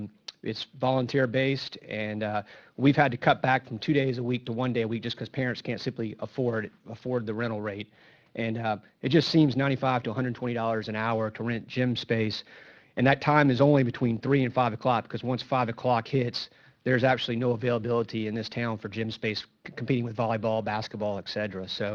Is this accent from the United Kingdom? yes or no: no; Mount Pleasant, United States; just being a longtime resident and growing up in Mount Pleasant, I've always had a privilege of the recreation field space.